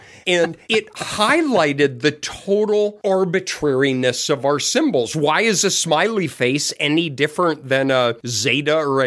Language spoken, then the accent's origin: English; Colorado, United States; also born or lived in Arizona / California / North Carolina; So I grew up in Colorado and spent my whole all the way through postdoc on the West Coast. I was in Arizona and California.